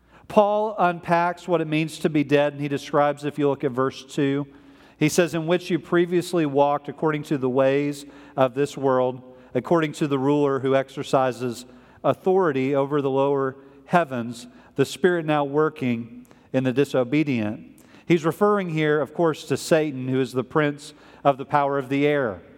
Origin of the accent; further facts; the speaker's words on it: Midwest, United States; because I'm from the Midwest, the ground would freeze around that time of the year.